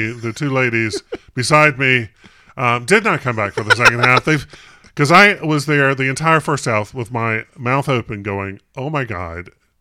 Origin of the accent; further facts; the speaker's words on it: North Carolina, United States; And of course, Steve, I grew up in North Carolina. I'm not even sure we read things down there.